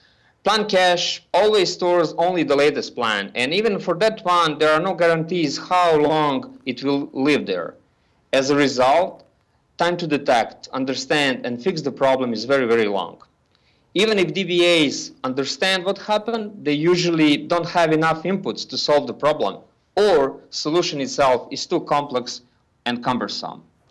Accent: Serbia; I'm from Serbia, Scott.

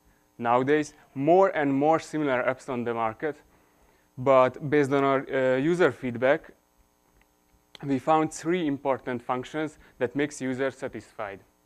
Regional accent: Hungary; English is a second language; I grew up in a city in Hungary next to a big forest, and I spent most of my time there.

